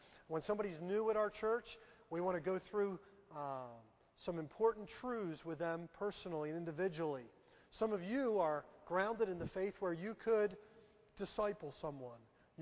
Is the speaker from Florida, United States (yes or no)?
no; Philadelphia, Pennsylvania, United States; I got tough skin. I'm from Philadelphia.